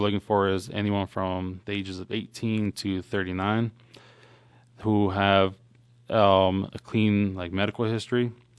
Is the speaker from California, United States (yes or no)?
yes; California, United States; So originally I'm from outside of L.A. in California and grew up there.